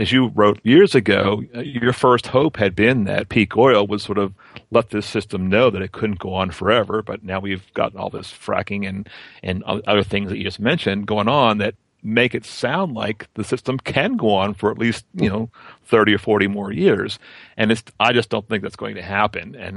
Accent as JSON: {"language": "English", "region": "Pennsylvania", "country": "United States", "said": "I'm from Pennsylvania"}